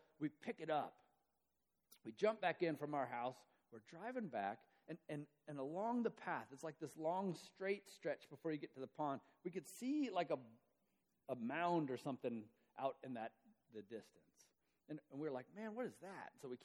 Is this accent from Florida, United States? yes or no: no; West Virginia, United States; I grew up in West Virginia.